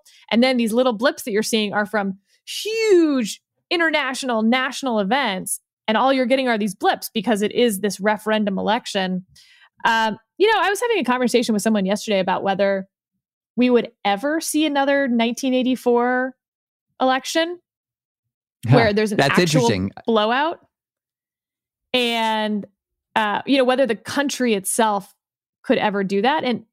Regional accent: Texas, United States; as a Texan, I will tell you that what Texas Republicans will tell you

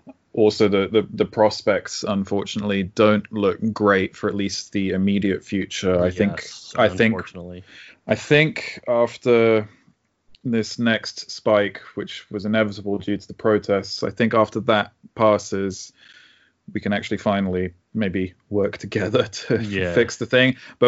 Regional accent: United Kingdom; I'm from Britain.

